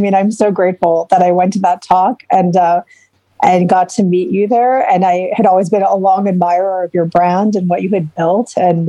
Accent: Chicago, Illinois, United States; We're both from Chicago.

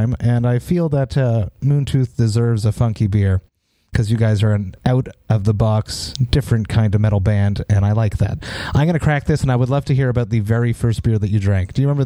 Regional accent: Quebec, Canada; English is a second language; I'm from Quebec, Canada.

